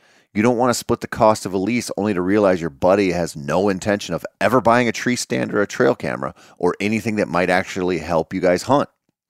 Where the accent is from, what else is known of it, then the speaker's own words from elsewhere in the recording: Minnesota, United States; In my home state of Minnesota, I have a few different options for combo licenses